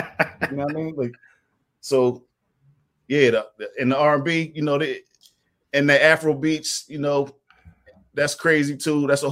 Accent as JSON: {"language": "English", "town": "Philadelphia", "region": "Pennsylvania", "country": "United States", "said": "I'm from West Philly, from Winfield / Overbrook, right?"}